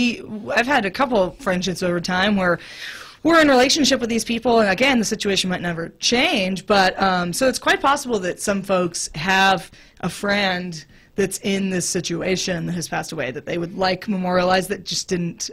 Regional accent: San Antonio, Texas, United States; but I grew up in San Antonio, and so when I was in college, I would go to this type of event in San Antonio.

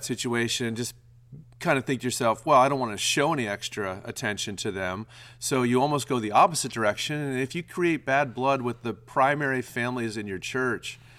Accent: Pittsburgh, Pennsylvania, United States; I'm from Pittsburgh area, black and gold all the way.

